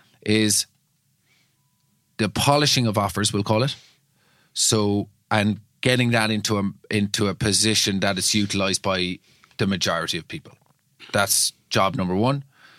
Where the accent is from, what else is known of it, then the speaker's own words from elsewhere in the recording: Cork, Munster, Ireland; You know, I'm from Cork.